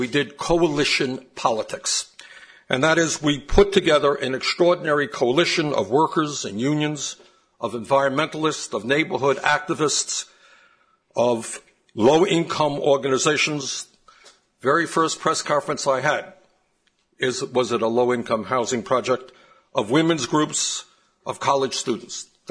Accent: Brooklyn, New York, United States; born there; I was born in Brooklyn, New York in 1941.

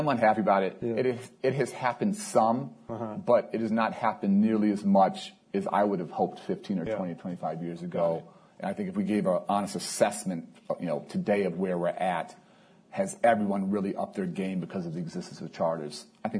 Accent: Chicago, Illinois, United States; You see other cities, including, unfortunately, my hometown of Chicago, where there's so much animosity, where there's so much strife, and people are voting with their feet and moving out

